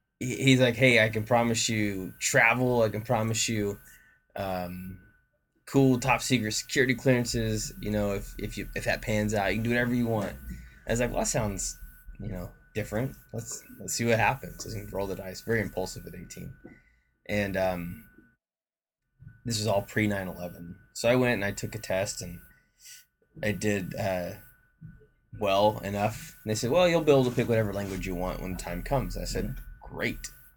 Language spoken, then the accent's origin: English; Oklahoma, United States; Yeah. So I grew up in Oklahoma.